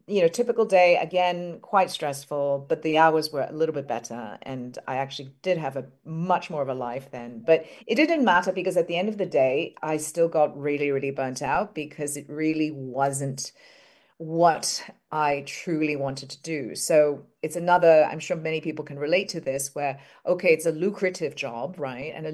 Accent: Hong Kong; growing up in Hong Kong, and at this point, I'm still in Hong Kong. And we're just and coming from a Chinese family

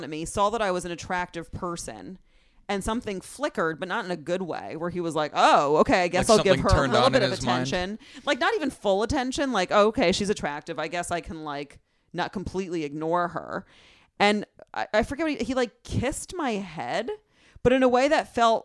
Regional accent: the South, United States; accent: Southern; finally, my Southern accent works here.

